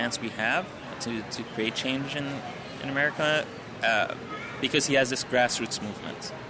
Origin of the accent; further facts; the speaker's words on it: Toronto, Ontario, Canada; Yeah, I'm from Toronto, Canada.